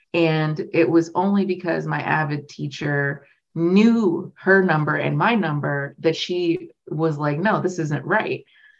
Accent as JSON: {"language": "English", "region": "California", "country": "United States", "tie": "born or raised there", "said": "And I was born and raised in the Bay Area."}